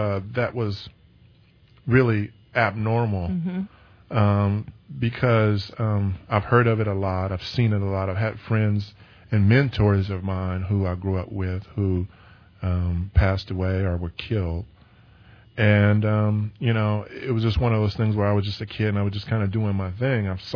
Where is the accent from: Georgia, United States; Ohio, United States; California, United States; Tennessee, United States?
California, United States; Richmond; I was born and raised in Richmond, California